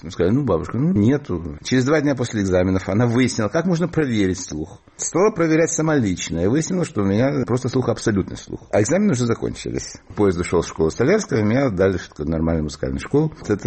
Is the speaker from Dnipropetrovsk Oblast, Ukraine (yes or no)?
no; Odesa, Odesa Oblast, Ukraine; Я потомственный одессит.